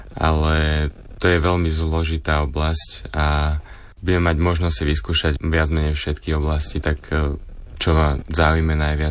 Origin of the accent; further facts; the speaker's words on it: Bratislava, Bratislava Region, Slovakia; pochádzam z Bratislavy.